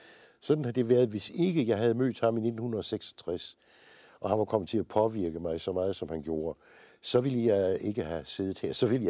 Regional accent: Region of Southern Denmark, Denmark; born there; Jeg er født i Sønderjylland, ja.

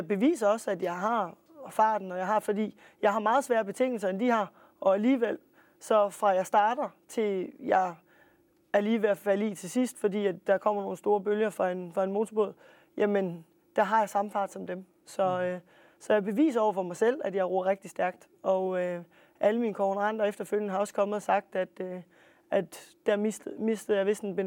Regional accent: Hobro, North Denmark Region, Denmark; Nej, jeg er fra Hobro.

